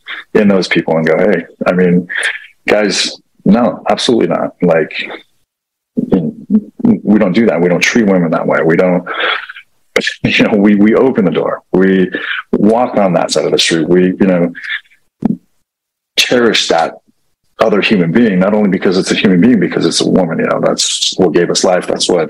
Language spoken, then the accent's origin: English; Idaho, United States; Yeah, like people ask me, where are you from? It's like, IdaHome.